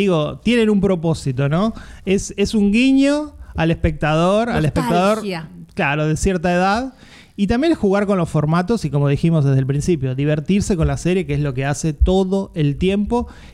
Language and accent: Spanish; Argentina; lo que somos los argentinos